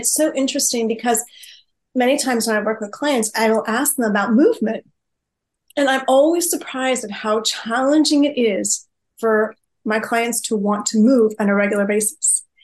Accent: United States; I'm American

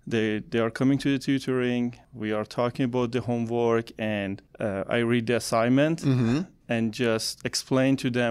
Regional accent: Iran; So I'm from Iran, and almost 16 years ago, 17 years ago, I converted to Christianity.

